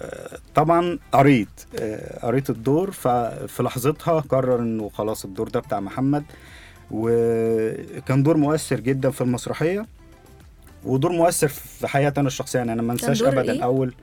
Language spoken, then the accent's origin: Arabic; Faiyum, Faiyum Governorate, Egypt; انا من الفيوم. فشويه يعني مش صعيد قوي